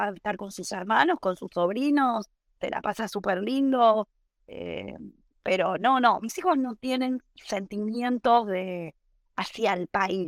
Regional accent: Argentina; now in Miami, United States; porque yo siento que volví a mi país y saber que soy argentina me permite saber o sentir que yo siempre voy a tener un lugar donde vuelvo

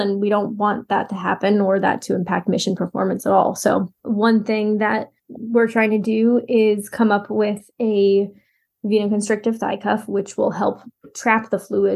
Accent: Boston, Massachusetts, United States; I grew up in Boston, so we had like WGBH and everything.

